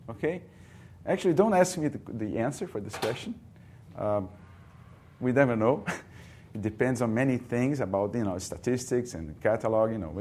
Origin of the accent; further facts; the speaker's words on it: Rio de Janeiro, Brazil; English is a second language; I come from some place, interesting place now, hot place. I come from Brazil, Rio, Catholic University of Rio. So this is in down below, South America.